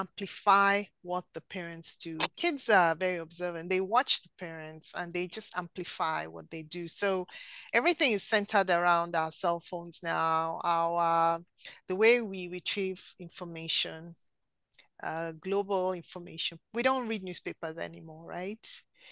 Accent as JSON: {"language": "English", "country": "Nigeria", "tie": "born or raised there", "said": "I remember growing up in Nigeria in the 70s, and TV did not come on till 4 p.m."}